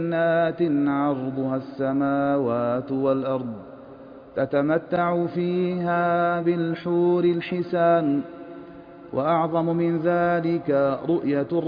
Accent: Egypt; وهذا المعنى كان موجودا منذ قريب عندنا في مصر في عهد الحكم التركي

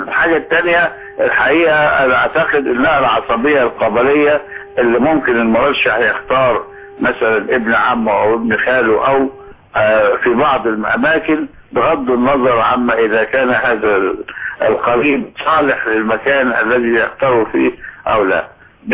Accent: Alexandria, Alexandria Governorate, Egypt; عندنا في اسكندرية كان يوم ممطر في اول يوم،

